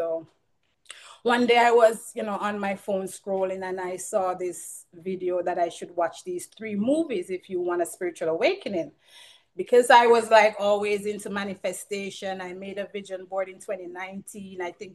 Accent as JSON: {"language": "English", "country": "Jamaica", "tie": "born or raised there", "said": "I grew up in Jamaica and with religion and Christianity and everything."}